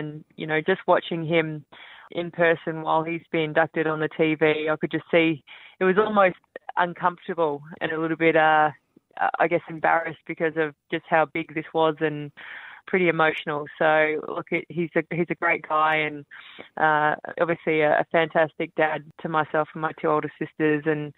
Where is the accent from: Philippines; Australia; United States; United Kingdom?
Australia; Port Adelaide, South Australia; it was good fun for myself and sisters growing up in the Port Adelaide Footy Club, and getting to watch Dad play